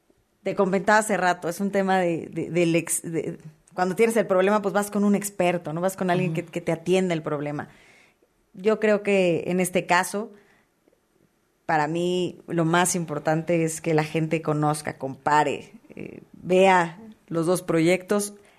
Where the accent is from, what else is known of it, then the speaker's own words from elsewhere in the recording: State of Mexico, Mexico; soy más mexiquense que priista y quiero que a mi estado le vaya bien.